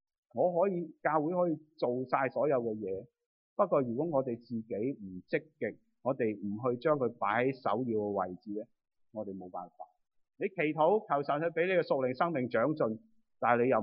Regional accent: China; 就我们中国人讲的俗语就是什么？多隻香炉就是多隻鬼

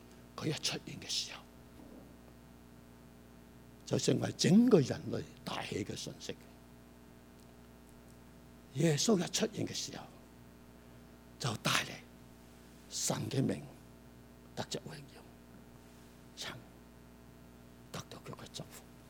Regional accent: Hong Kong; 我这次回香港，我特地想去回我长大的地方，认下我要长大的环境，我没办法认得出。

